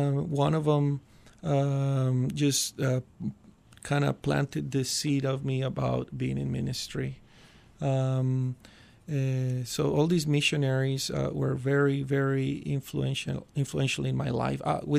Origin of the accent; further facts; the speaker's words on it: Colombia; And I had great memories growing up in Colombia. So I'm looking forward to go back to visit soon.